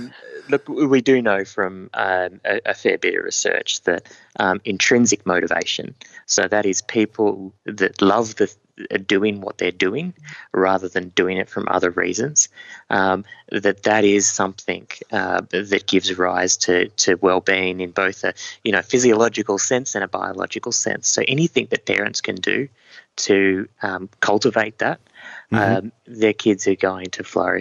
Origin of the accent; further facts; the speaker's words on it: Queensland, Australia; also born or lived in New South Wales; I grew up in Queensland and New South Wales, avid rugby league supporter.